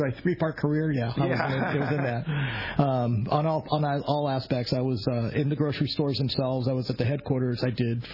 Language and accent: English; Santa Ana, California, United States; also born or lived in Garden Grove / Anaheim; I'm a Southern California guy. I was born in Garden Grove. We had an apartment in Anaheim. We moved to Santa Ana. I graduated from Saddleback High School right around the corner from AFCO.